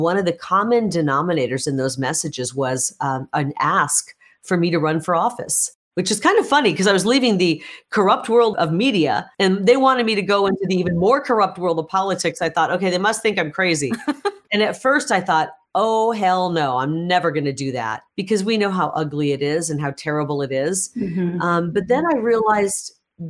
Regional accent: Iowa, United States; now in Arizona, United States; I grew up in Iowa, the youngest of nine kids, and had to work hard for everything I had.

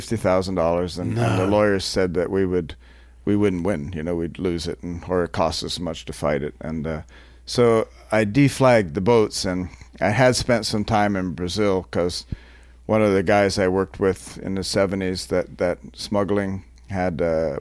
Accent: Canada; I'm not American, by the way. I'm Canadian.

